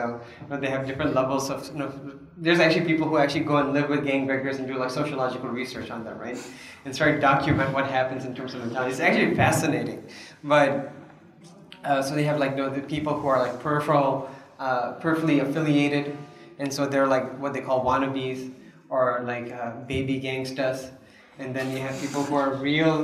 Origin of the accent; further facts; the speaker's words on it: Chicago, Illinois, United States; So I grew up in Chicago, right, in the city.